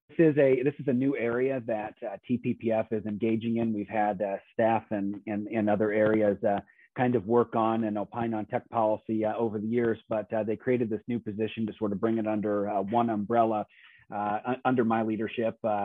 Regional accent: Iowa, United States; now in Austin, United States; Glad to be a Texan, and as I hope maybe we'll discuss today, I think as folks from Texas find that I'm from Iowa and maybe not from other states, they're pretty pleased about that as well.

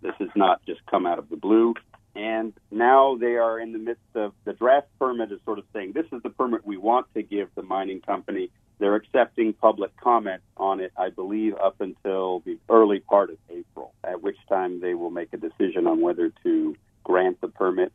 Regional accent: Idaho, United States; also born or lived in Colorado, United States; In the west, where it's very arid and dry, where I grew up in Idaho and Colorado, you have prior appropriation.

